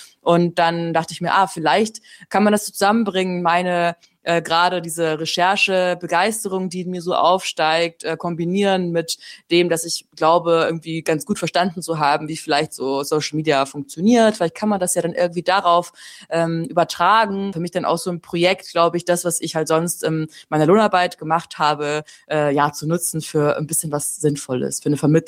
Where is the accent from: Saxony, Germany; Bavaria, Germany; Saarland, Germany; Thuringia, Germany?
Bavaria, Germany; in einem ehemaligen Außenlager war von Dachau, das so ganz in der Nähe von meinem Elternhaus ist. Ich komme ursprünglich aus Bayern.